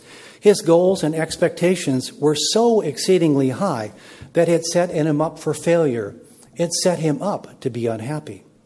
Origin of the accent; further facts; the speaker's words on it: United States; So I will never again take for granted my own copious blessings as an American.